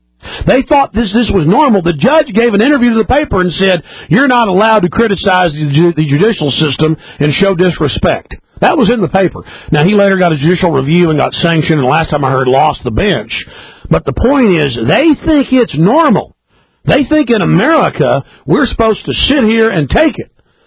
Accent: Rockwall, Texas, United States; growing up in Rockwall, Texas, smallest county in Texas, most wealthy county in Texas.

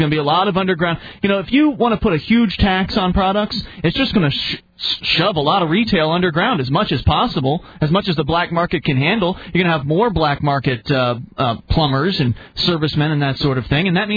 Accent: United Kingdom; I'm British, and our PM believes that they hate our way of life as well.

